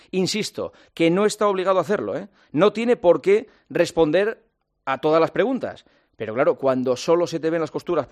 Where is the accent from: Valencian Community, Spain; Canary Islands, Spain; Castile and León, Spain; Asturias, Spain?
Asturias, Spain; Soy asturiano y soy español. Me siento asturiano y me siento español.